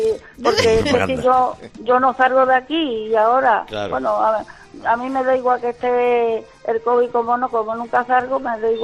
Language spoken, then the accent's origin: Spanish; La Redondela, Andalusia, Spain; now in Sanlúcar la Mayor, Spain; Pero soy de la Redondela, de Huelva.